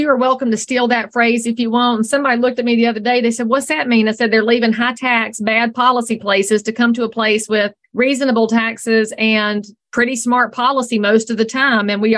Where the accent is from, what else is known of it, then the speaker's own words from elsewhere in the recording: the South, United States; accent: Southern; And so all that did was tell me I'm not letting my accent go. They're not having it. They've taken everything else Southern out and made it watered down.